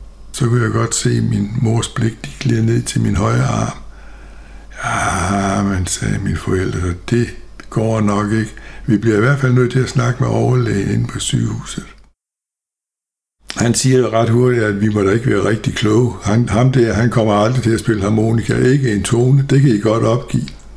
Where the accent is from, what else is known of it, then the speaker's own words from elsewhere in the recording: Jutland, Denmark; born there; also born or lived in Funen; Jeg er 77 år gammel. Jeg er født i Jylland, men har levet det meste af min tid på Fyn. Blev så repatrieret i det jyske fra 1975 til 80, og vendte så tilbage til Fyn, hvor jeg har boet siden